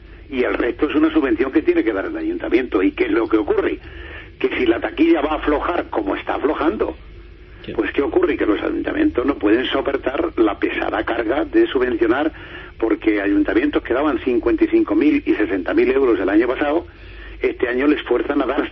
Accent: Casavieja, Castile and León, Spain; yo soy de un pueblo de Casavieja, de la provincia de Ávila.

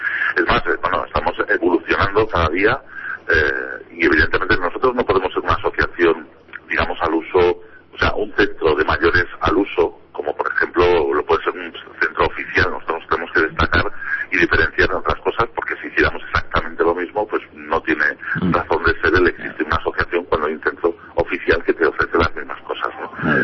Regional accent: Fuenlabrada, Community of Madrid, Spain; Yo recuerdo cuando era pequeño, incluso aquí en Fuenlabrada

